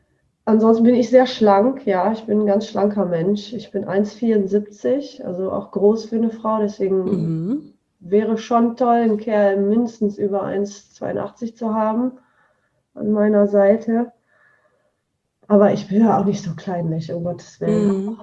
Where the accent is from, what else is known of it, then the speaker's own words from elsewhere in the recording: Bergisch Gladbach, North Rhine-Westphalia, Germany; born there; Ich bin geboren in Bergisch Gladbach. Ich habe da aber nie gewohnt.